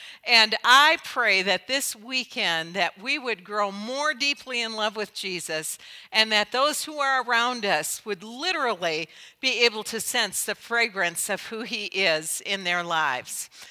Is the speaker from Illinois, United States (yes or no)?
no; Michigan, United States; I grew up in Michigan, and so I do know snow